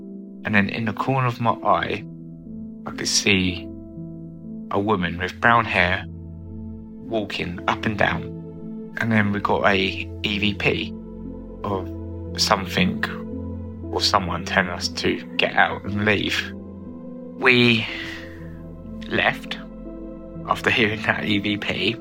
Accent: London, United Kingdom; from London, England.

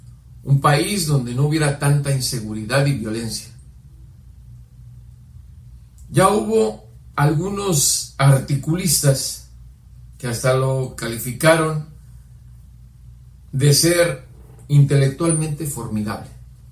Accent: Mexico; Yo soy ciudadano mexicano.

